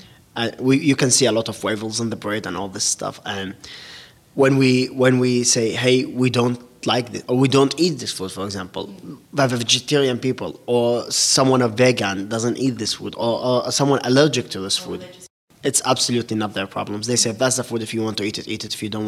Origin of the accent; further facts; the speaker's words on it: Baghdad, Baghdad Governorate, Iraq; English is a second language; moved away as an adult; also born or lived in Kirkuk; now in Austria; I born in Iraq, in Kirkuk, north of Iraq, but a little bit north, but I grew up in Baghdad city.